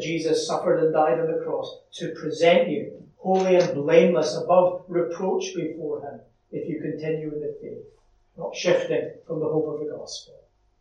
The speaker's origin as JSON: {"language": "English", "town": "Lesmahagow", "region": "Scotland", "country": "United Kingdom", "tie": "born or raised there", "said": "There's an old path not far from where I grew up in Lismahago that runs over the moor to Muirkirk in Ayrshire."}